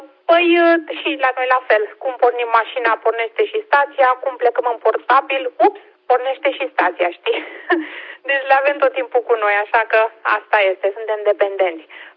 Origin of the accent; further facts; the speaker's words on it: Pitești, Argeș, Romania; sunt din Pitești și mă bucur mult pentru această legătură